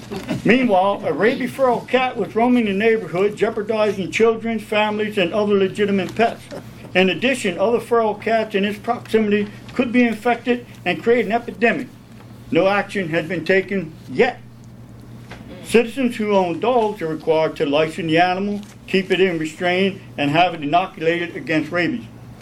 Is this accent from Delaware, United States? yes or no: yes; Newark, Delaware, United States; How you doing? … from Newark, Delaware.